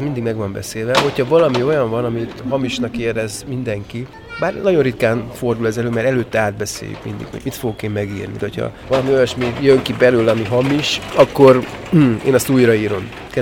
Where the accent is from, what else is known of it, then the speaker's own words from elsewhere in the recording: Debrecen, Hajdú-Bihar, Hungary; Lehet, hogy ez azon is múlik, hogy mi debreceniek vagyunk mindannyian